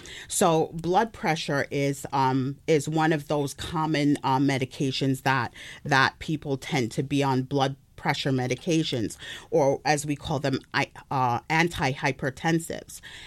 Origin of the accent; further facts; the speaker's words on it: United Kingdom; accent: British; But I also have a British accent. So if I'm talking Ooh. To family from the UK, then, you know, Ooh. My accent naturally emerges.